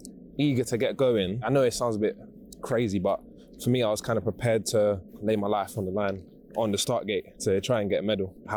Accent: Peckham, London, United Kingdom; I'm from Peckham. It's not a place where Olympians are born and bred.

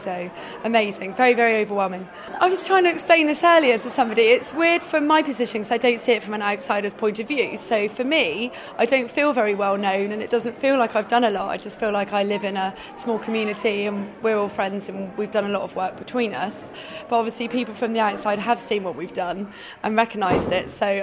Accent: Portland, South West England, United Kingdom; I'm from Portland in Dorset

